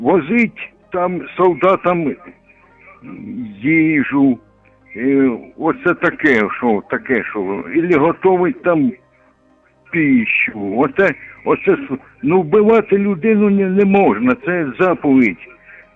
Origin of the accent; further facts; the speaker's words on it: Kushuhum, Zaporizhzhia Oblast, Ukraine; Я з Кошугума, інвалід першої групи